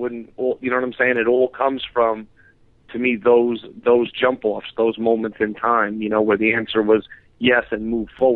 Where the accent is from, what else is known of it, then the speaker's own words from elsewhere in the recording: New York City, New York, United States; Yeah, like growing up in New York City, was a wrestling, it still is, I guess, a wrestling town.